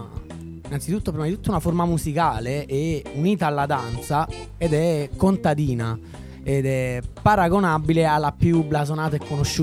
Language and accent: Italian; Somma Vesuviana, Campania, Italy; io vengo da Somma Vesuviana che è un paese, uno dei focolai, no? Della tradizione della tammurriata. Essendo un paese contadino alle falde del Vesuvio, e niente, fa parte del mio DNA. Ci sono cresciuto